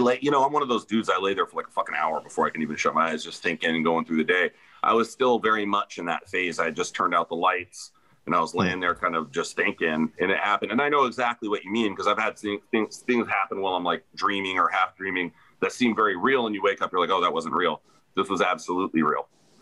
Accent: Hollywood, California, United States; Well, I grew up in Hollywood, like I said, and at one point we moved to an area called Glassell Park, which is like the eastern side of Hollywood.

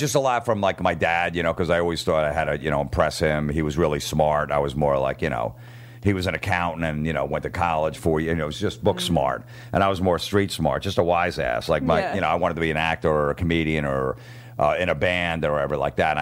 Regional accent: New Jersey, United States; We're from Jersey, and they had no respect for us.

